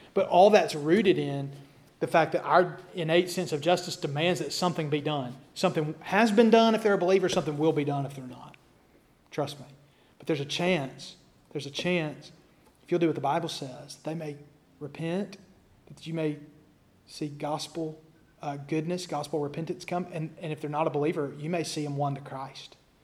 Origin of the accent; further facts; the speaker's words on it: Alabama, United States; and then I'm from the Scottish Highlands of America, the Appalachian foothills, Sand Mountain, right?